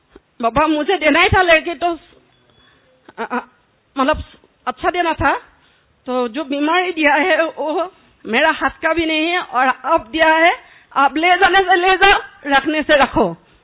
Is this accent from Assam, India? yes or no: yes; Dibrugarh, Assam, India; मैं डिब्रुगढ़ डिस्ट्रिक्ट से हूँ